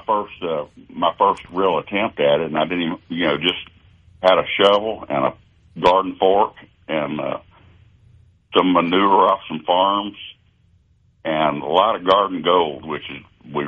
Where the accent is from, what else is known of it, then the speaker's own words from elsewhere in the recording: Texas, United States; Well, I'll tell you, I grew up in East Texas